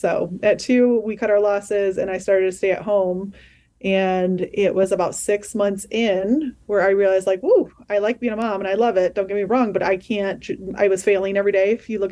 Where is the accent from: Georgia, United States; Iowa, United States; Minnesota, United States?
Iowa, United States; I'm from Iowa, born and raised, one of 12 kids.